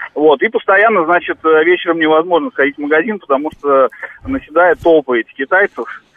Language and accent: Russian; Moscow, Russia; Я из Москвы.